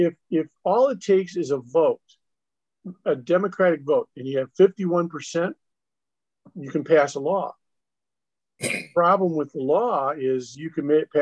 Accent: United States; born there; Well, I was born in America. Therefore, at least until maybe the 20th century, I'm a Christian, right? Because I was born here in a Christian country. It's America.

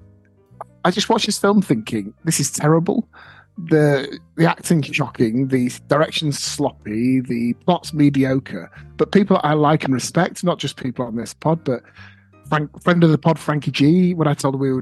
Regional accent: United Kingdom; I'm British

